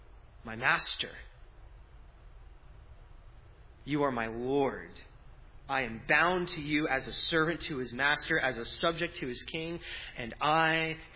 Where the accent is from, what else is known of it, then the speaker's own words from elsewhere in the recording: New Jersey, United States; now in Sunnyvale, United States; I growing up in New Jersey, I just read about the people in Silicon Valley